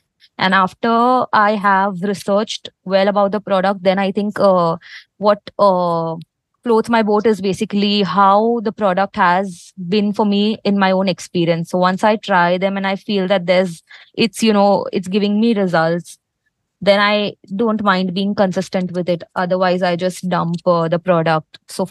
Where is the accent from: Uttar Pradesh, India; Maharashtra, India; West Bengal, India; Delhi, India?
Maharashtra, India; Mumbai; and I'm from Bombay.